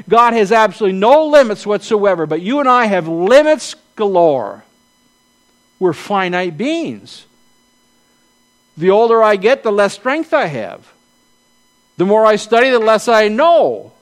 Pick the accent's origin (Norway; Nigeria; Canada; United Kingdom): Canada; Grimsby, Ontario; born there; I was born in Grimsby, Ontario. I was born to … I was born, and still am, a male, unapologetically.